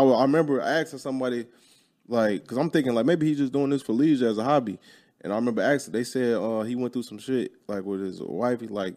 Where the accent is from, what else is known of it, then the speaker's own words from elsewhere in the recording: Chicago, Illinois, United States; I'm from Chicago. All my people from Chicago.